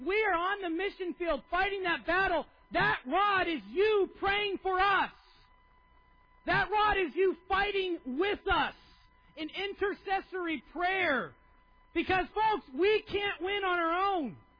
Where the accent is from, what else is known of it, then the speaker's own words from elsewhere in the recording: United States; I thought, oh, she's just got to be on drugs, because I'm an American.